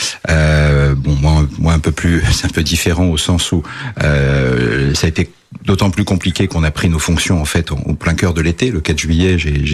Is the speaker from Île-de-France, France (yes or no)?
yes; Champigny-sur-Marne, Île-de-France, France; born there; Vous savez, je suis né à Champigny.